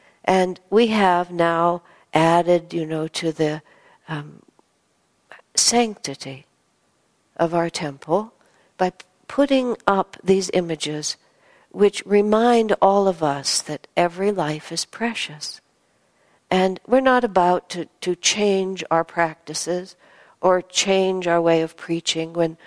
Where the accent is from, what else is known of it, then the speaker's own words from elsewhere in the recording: United States; And, you know, I'm an American. I didn't grow up on all this stuff.